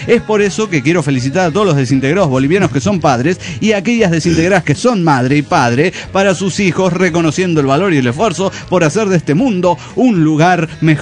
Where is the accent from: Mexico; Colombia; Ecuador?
Mexico; Chihuahua; A lo largo de mi vida me han dicho que yo no tengo acento de Chihuahua. Y siempre me preguntan si soy de afuera. A lo cual yo les digo que soy 100% chihuahuense.